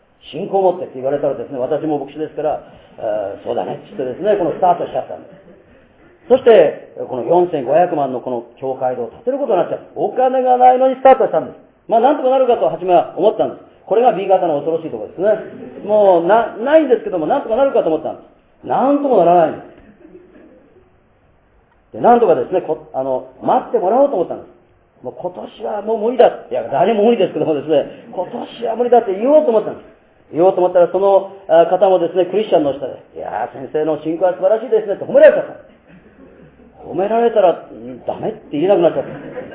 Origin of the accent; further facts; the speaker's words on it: Hokkaido, Japan; 私は北海道出身なので、狭いところ苦手なんです。